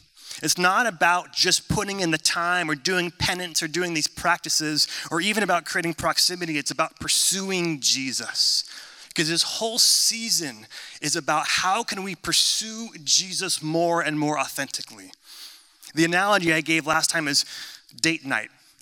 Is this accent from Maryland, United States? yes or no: no; California, United States; I grew up in Northern California at the foothills of Sierra Nevada Mountains.